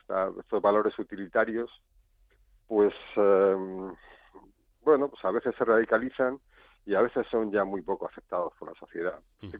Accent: Madrid, Community of Madrid, Spain; born or raised there

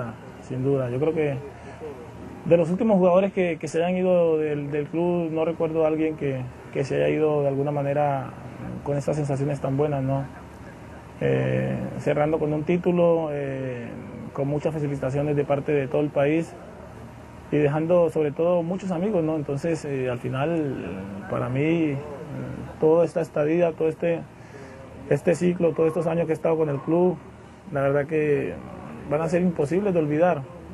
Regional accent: Colombia; para mí cerrar mi último partido con un club que me lo ha dado todo en mi tierra

